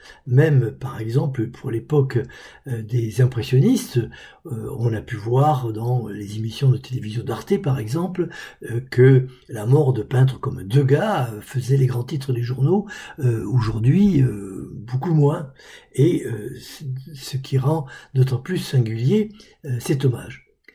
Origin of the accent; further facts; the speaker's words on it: Occitanie, France; qui nous touche, on peut dire, en tant qu'Occitan